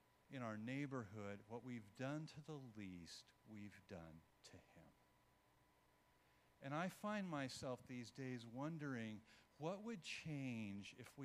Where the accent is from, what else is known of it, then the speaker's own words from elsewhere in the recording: California, United States; And I'm from California, so I wear sunglasses when it's cloudy.